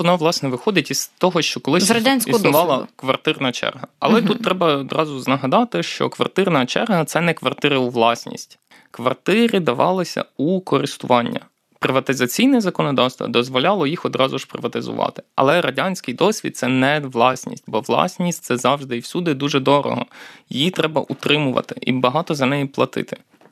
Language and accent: Ukrainian; Kalush, Ivano-Frankivsk Oblast, Ukraine; Скажімо, я родом з Калуша. Калуш – це індустріальне місто, в якому близько 60 тисяч населення.